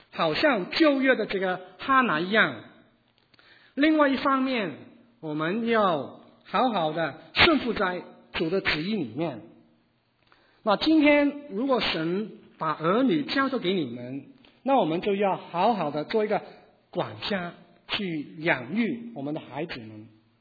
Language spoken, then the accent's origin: Chinese; China; 好像我们中国人，我们每一年过年的时候也是这样子